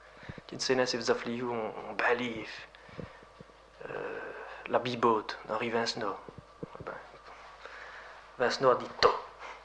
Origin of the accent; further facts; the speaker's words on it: Wallonia, Belgium; on est Wallon, on est Wallon, on est une.